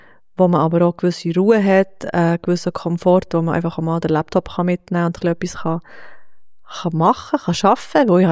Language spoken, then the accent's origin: German; Switzerland; wir sind halt einfach gleich in der Schweiz aufgewachsen